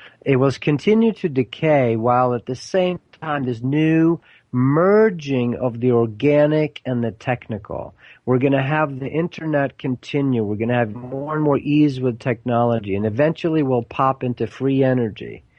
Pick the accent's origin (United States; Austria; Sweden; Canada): Sweden; Growing up in Sweden, too, it's like, sex is fine.